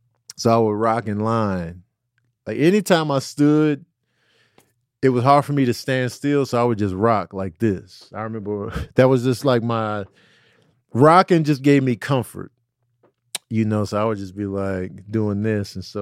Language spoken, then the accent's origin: English; Chicago, Illinois, United States; Like growing up in Chicago, South Side, you know, Chicago's very segregated. So I grew up in a black household. All the kids in my neighborhood were black.